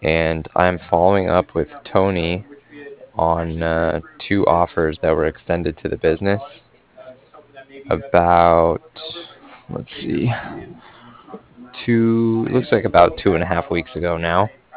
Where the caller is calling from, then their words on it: Cardiff, Wales, United Kingdom; And I'm calling from Cardiff, and that's spelled C-A-R-D-I-F-F, like Frank at the end.